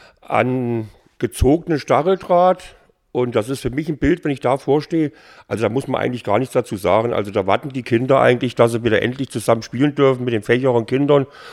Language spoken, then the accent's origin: German; East Germany, Germany; Also mir ging es als Kind in der DDR eigentlich gut.